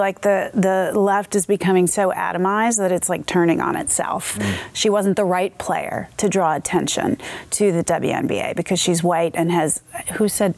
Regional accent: Philadelphia, Pennsylvania, United States; born or raised there

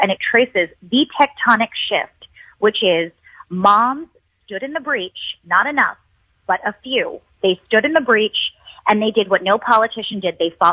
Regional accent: New York City, New York, United States; I'm born and raised in New York City. I am one of the few people that can say that. I'm raising my kids in New York City.

